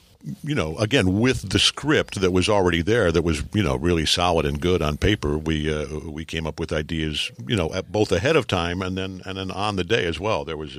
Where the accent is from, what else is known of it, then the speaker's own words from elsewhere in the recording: Detroit, Michigan, United States; Sam's from Detroit. I'm from Detroit.